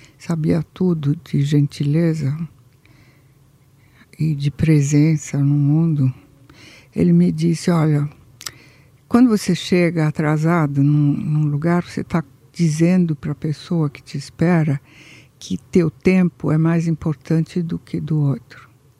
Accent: Brazil; also born or lived in Italy; Eu sou muito italiana ainda, apesar de não mudar do Brasil jamais, porque eu gosto mais de brasileiros

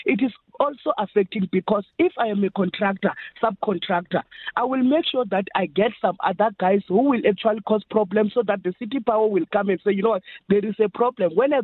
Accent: Freedom Park, South Africa; So, you know, I grew up in Freedom Park.

